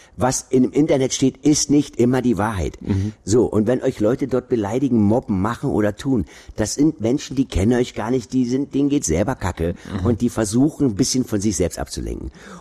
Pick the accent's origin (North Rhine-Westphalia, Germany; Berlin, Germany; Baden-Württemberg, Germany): Berlin, Germany; ich komme jetzt auch aus Berlin